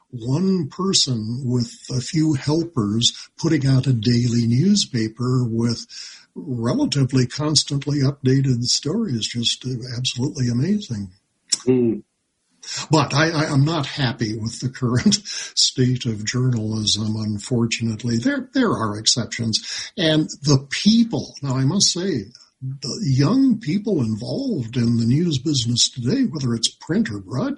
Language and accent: English; Libby, Montana, United States; I grew up in Libby, so as a high schooler at 14 to 18 years of age, I was a disc jockey, an announcer, and read the local obituaries on the air on good old KLCB radio.